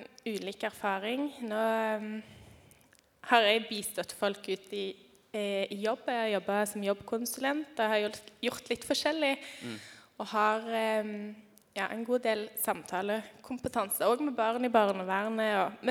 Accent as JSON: {"language": "Norwegian", "town": "Bryne", "region": "Rogaland", "country": "Norway", "also_born_or_lived": "Ålesund / Hardanger", "said": "Ja, jeg kommer fra Bryne på Jæren. Veldig flott sted, og jeg har bodd litt forskjellige steder I Ålesund og Hardanger ellers."}